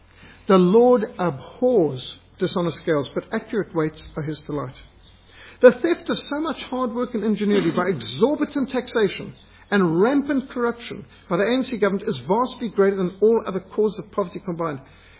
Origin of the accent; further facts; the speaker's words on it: Zimbabwe; I was brought up with ticks in Rhodesia, that's very normal.